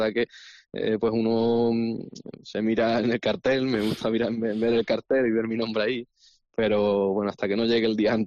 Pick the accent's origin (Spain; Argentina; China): Spain; Olivenza, Extremadura; pues voy a Valencia, vengo de Olivenza, ven.